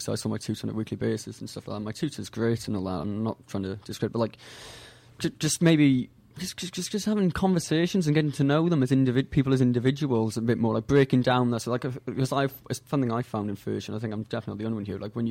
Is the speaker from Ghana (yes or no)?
no; Wales, United Kingdom; like I'm from South Wales originally, like is everyone in the small town, like everyone says hello to each other.